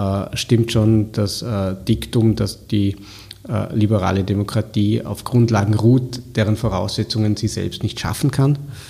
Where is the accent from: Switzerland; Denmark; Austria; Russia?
Austria; Vorarlberg; Bin Vorarlberger, bin an der Schweizer Grenze aufgewachsen